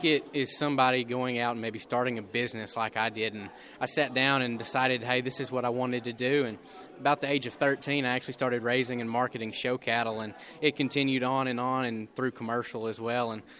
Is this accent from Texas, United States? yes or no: yes; Texas, United States; I guess the weather probably where I'm from Northeast Texas, if it's not, you know, burning hot, it's freezing cold and wet